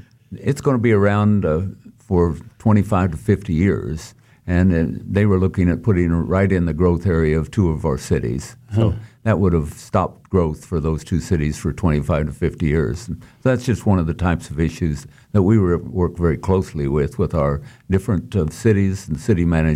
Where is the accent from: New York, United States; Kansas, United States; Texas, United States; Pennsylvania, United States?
Kansas, United States; Great Bend; My wife and I grew up in Great Bend.